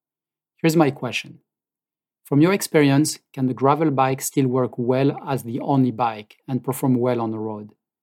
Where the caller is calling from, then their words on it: Lafayette, California, United States; from Lafayette in California.